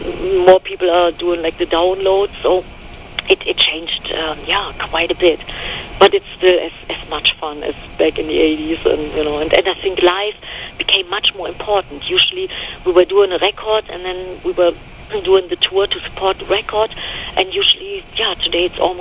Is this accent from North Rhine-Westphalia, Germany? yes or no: yes; Düsseldorf, North Rhine-Westphalia, Germany; it was in December in my hometown in Germany, in Düsseldorf